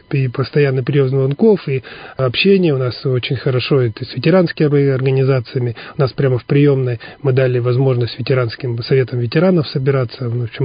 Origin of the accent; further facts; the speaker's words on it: Irkutsk, Irkutsk Oblast, Russia; Да, Иркутск мой родной город, я его люблю.